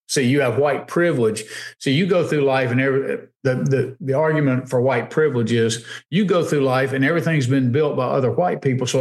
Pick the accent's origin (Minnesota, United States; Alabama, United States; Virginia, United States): Alabama, United States; that's been housed, our capital in Montgomery. It's an hour away from my hometown.